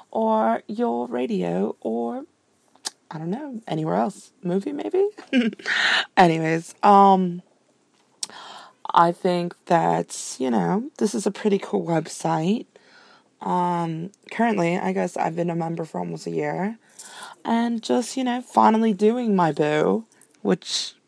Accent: New York City, New York, United States; So let me just let you guys know, I'm from the New York City metro area.

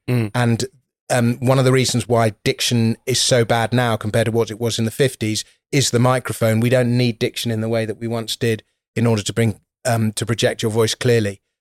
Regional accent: London, United Kingdom; accent: posh; I grew up in London, but I went to public school, so I'm sort of a little bit posh, but not as posh as somebody who went to public school in a countryside.

